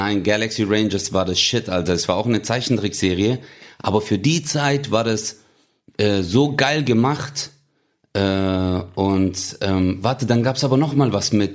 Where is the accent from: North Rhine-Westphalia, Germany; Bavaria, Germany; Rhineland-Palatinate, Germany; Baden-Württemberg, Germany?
Baden-Württemberg, Germany; Stuttgart; als die Nintendo rausgekommen ist, da gab's bei uns in Stuttgart so einen Laden, der hieß Nuspel.